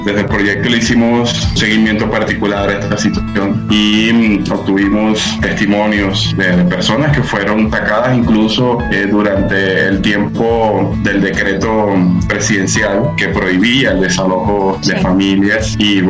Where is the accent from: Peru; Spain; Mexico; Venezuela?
Venezuela; moved away; Yo también soy venezolano y soy migrante.